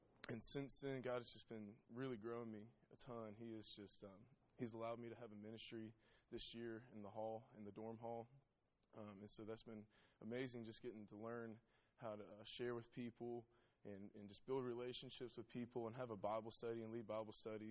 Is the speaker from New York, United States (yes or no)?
no; Nashville, Tennessee, United States; my story is a little bit different than Chaz's. I grew up in Nashville.